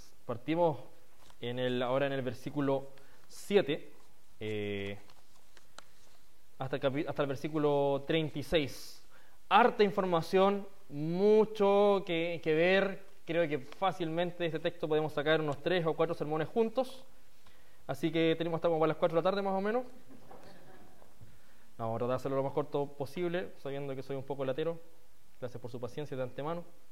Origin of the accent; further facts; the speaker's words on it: Chile; que tengamos como chilenos, no podemos negar que el 18 de octubre Chile cambió.